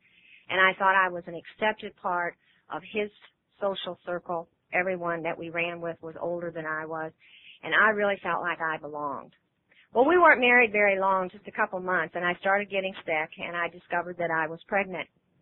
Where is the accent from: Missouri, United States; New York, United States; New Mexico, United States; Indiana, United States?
Missouri, United States; St. Louis; Well, now, I was born and raised in St. Louis, and so was he, and all my relatives and my friends and my school friends were there.